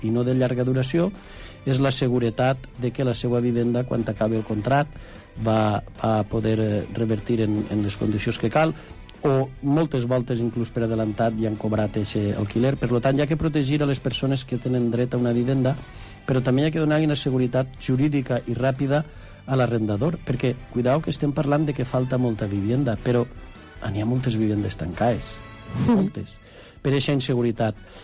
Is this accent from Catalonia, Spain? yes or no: no; Moraira, Valencian Community, Spain; parlar de lo que més m'agrada, que és el meu poble